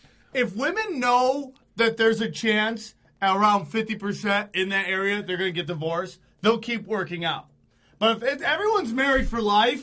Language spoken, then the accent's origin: English; Los Angeles, California, United States; they automatically hate me because I'm from Los Angeles, which means I'm a fake comic.